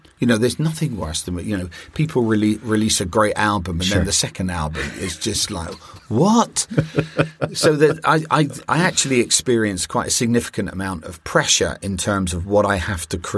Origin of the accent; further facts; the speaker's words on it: United Kingdom; I'm a Brit.